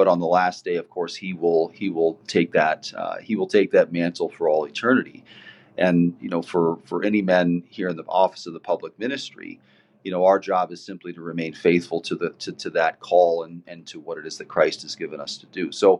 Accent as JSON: {"language": "English", "region": "South Dakota", "country": "United States", "tie": "born or raised there", "said": "you know, born and raised in South Dakota"}